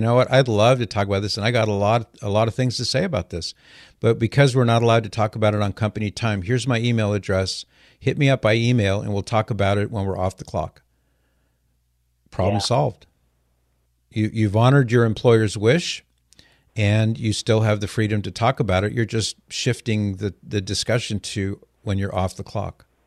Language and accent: English; California, United States; We love California. I'm a native Californian. So is my wife. We're both born and raised in California, lived most of our lives in California, raised most of our kids, at least in the early days in California.